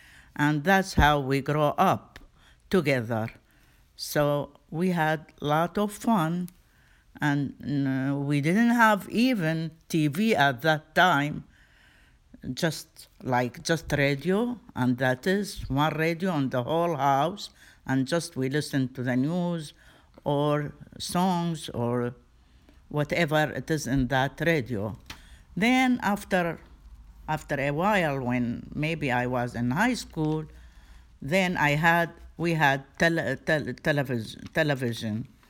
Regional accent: Baghdad, Baghdad Governorate, Iraq; English is a second language; I grew up back home in Baghdad, Iraq. I born there.

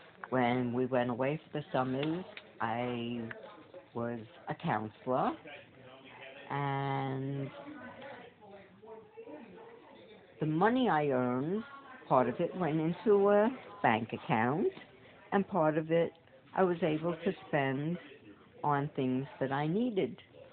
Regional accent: Bronx, New York, United States; I grew up in the Bronx. We lived in an apartment building

